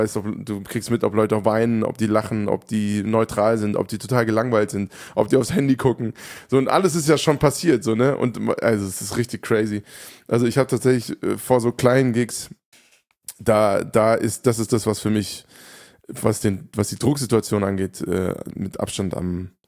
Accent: Hofheim, Germany; Und ich war eh schon aufgeregt, weil das vor der Homecrowd war, so, ne? Also in Hofheim, meiner Heimatstadt.

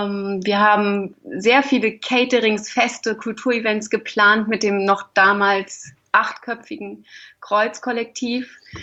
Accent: Hamburg, Germany; also born or lived in Lich; Geboren bin ich in Lich, in Hessen, aber aufgewachsen am Hamburger Stadtrand, also bin ich eher ein Nordlicht, würde ich sagen.

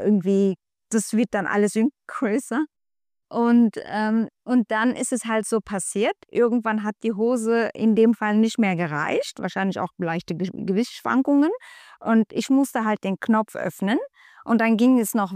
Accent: Turkey; German is a second language; ich komme aus der Türkei, unter anderem spreche ich auch die Sprache.

